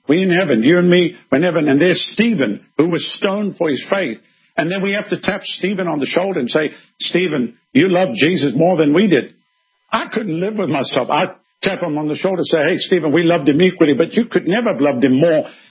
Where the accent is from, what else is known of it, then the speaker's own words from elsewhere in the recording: South Africa; now in United States; You see, I came from South Africa. I became a citizen.